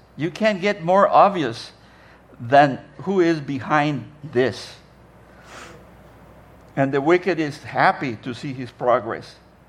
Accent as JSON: {"language": "English", "country": "Mexico", "tie": "born or raised there", "moved": "yes", "said": "When I was growing up in Mexico, we didn't celebrate Halloween."}